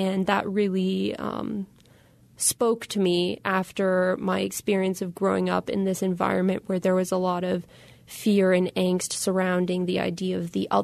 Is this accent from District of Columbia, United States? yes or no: yes; Washington, District of Columbia, United States; But for me, growing up in Washington, D.C., especially during that time in the early 2000s and in the wake of 9/11